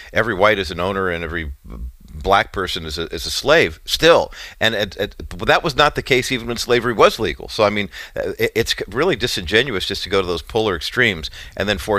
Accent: California, United States; I mean, I grew up in California, so all of our American history was, yes, you know, we won the War of Independence, and now let's build missions because it's California history.

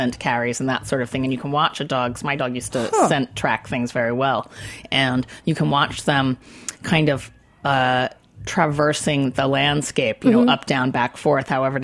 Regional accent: Baltimore, Maryland, United States; because I have a lot of contacts down in Maryland, because I'm from Baltimore, primarily down there.

